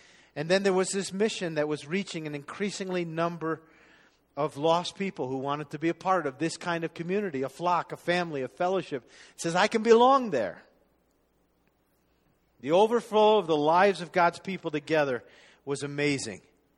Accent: Boulder, Colorado, United States; To which I said, well, I'm from Boulder too. It's like, I'm from Boulder and I have a church background.

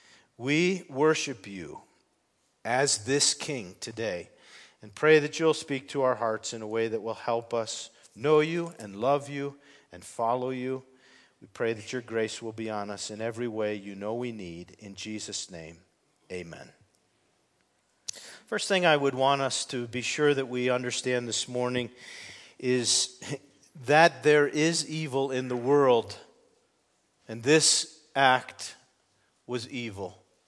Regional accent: Connecticut, United States; it occurred a little more than 10 miles from my house where I grew up in Connecticut, and it is everything that you've heard described, a beautiful, little, quiet, peaceful town.

